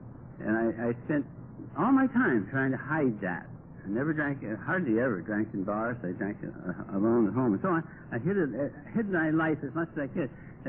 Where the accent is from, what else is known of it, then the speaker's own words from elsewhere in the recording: Ohio, United States; also born or lived in California; But anyway, I'm originally from California, or originally from Ohio, but I got sober in California. And in 48 days, but who's counting, we're going to move back to California, Laguna Niguel.